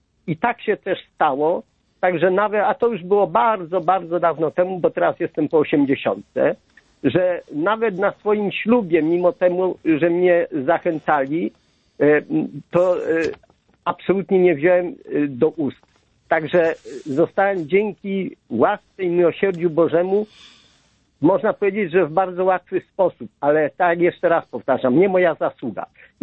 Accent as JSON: {"language": "Polish", "town": "Toruń", "region": "Kuyavian-Pomeranian Voivodeship", "country": "Poland", "said": "Ja jestem z Torunia"}